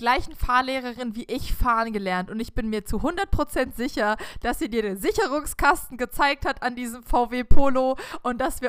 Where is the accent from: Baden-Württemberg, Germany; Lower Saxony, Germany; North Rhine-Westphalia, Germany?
Baden-Württemberg, Germany; Wir sind wie bekannt an der Schweizer Grenze aufgewachsen.